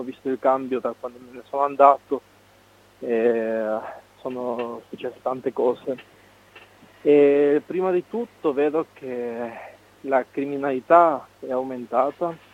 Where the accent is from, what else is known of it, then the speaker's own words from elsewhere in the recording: Ecuador; now in Italy; tanti stranieri che non trovando lavoro nel mio paese rubano, si dedicano al sicariato, hanno applicato una cosa simile al pizzo che si chiama las vacunas, quindi tutti i locali, adesso che sono andato in Ecuador ho visto che tutti i locali erano chiusi